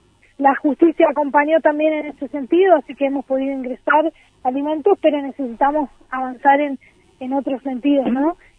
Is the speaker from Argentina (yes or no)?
yes; Entre Ríos, Argentina; Quienes somos de Entre Ríos sabemos que estas tierras de esta estancia eran parte del frigorífico